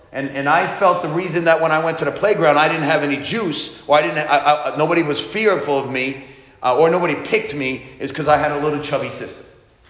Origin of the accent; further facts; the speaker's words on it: Las Vegas, Nevada, United States; We didn't grow up in Disneyland in Times Square. We grew up in Sin City.